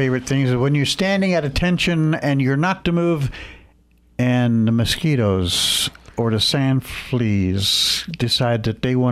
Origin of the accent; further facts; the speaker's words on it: Philadelphia, Pennsylvania, United States; My father, I grew up in Philadelphia.